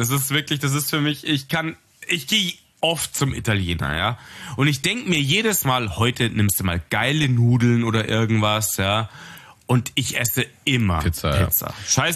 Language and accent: German; Munich, Bavaria, Germany; Ich bin Münchner Bub.